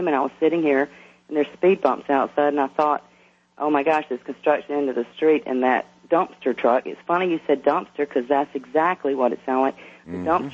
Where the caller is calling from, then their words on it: Wilmington, North Carolina, United States; I'm calling from Wilmington, North Carolina.